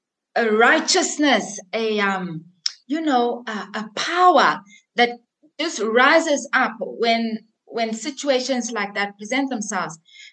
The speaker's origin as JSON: {"language": "English", "country": "Zimbabwe", "tie": "born or raised there", "lives_now": "Tanzania", "said": "So yes, I am Tanzanian. I grew up and lived in Zimbabwe."}